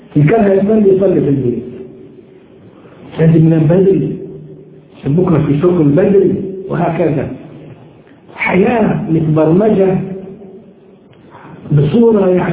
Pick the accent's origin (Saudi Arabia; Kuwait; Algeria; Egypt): Egypt; moved away as an adult; now in Turkey; لأننا من حوالي 35 سنة مسافر برا مصر، من سنة 90 لغاية الآن مسافر.